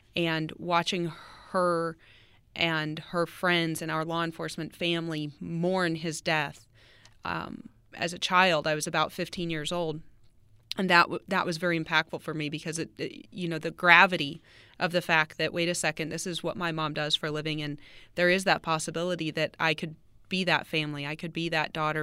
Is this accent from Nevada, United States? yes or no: yes; Las Vegas, Nevada, United States; I was born and raised in Las Vegas. I was born and raised around the North Las Vegas Police Department.